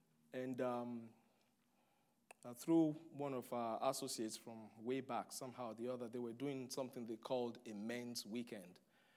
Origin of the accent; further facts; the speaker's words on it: Ohio, United States; I said, Lord, see, I came from Ohio. I'm in Louisville, Kentucky.